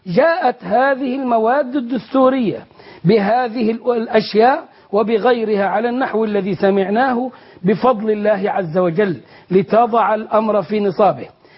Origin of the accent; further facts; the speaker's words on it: Egypt; نحن كشعب مصري